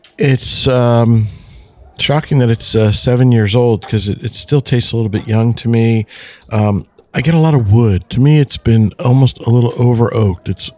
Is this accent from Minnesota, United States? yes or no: no; Springfield, New Jersey, United States; I grew up in Springfield, New Jersey.